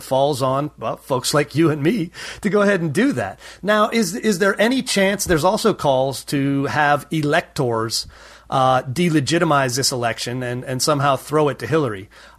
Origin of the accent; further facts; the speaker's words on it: Green Bay, Wisconsin, United States; She never went to the state of Wisconsin, my home state. I'm from Green Bay.